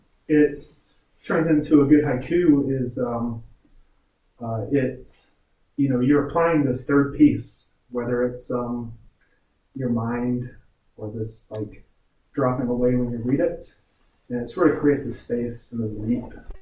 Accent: Tennessee, United States; the role I play … I'm from Tennessee, yada yada.

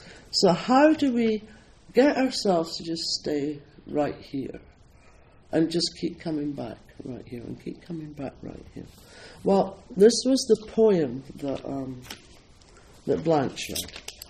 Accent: Scotland, United Kingdom; accent: Scottish; I say a bit in my old Scottish accent, and then I translate it into English.

